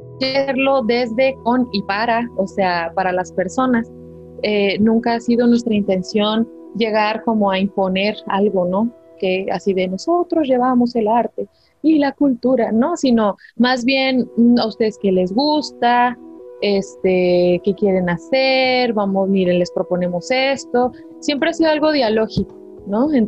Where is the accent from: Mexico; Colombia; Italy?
Mexico; Ignacio Zaragoza; en mi pueblo, que se llama Ignacio Zaragoza.